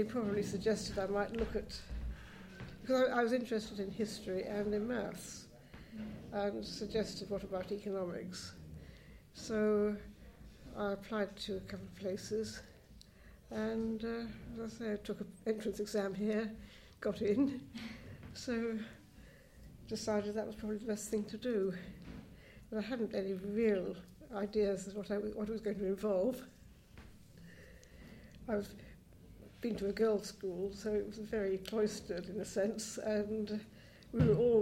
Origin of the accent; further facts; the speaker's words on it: Newbury, South East England, United Kingdom; I was born in Newbury in Berkshire.